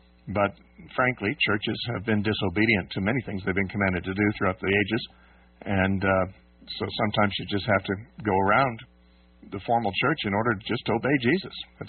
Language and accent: English; United States; moved away; I've looked into some churches in my hometown in the States